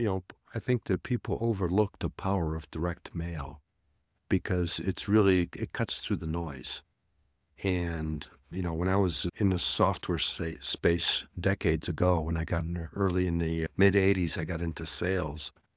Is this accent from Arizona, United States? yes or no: yes; Arizona, United States; Yeah, so you're from Oregon. I'm from Arizona.